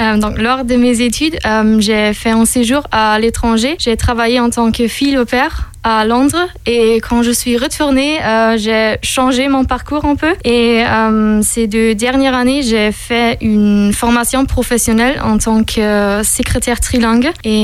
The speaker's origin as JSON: {"language": "French", "town": "Osnabrück", "region": "Lower Saxony", "country": "Germany", "said": "j'ai 25 ans et je viens de Osnabrück. Osnabrück est situé dans le nord-ouest de l'Allemagne"}